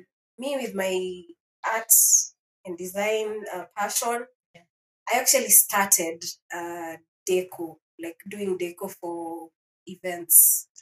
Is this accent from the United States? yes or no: no; Mombasa, Mombasa County, Kenya; I have been born and raised in Mombasa. That's my home area. Like, my parents settled there. So my dad is from eastern part of Kenya and my mom is from the coastal part of Kenya. But now they settled in Mombasa.